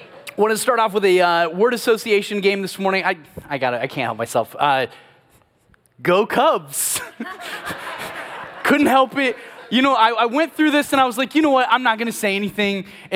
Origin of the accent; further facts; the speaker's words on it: St. Louis, Missouri, United States; I'm from St. Louis.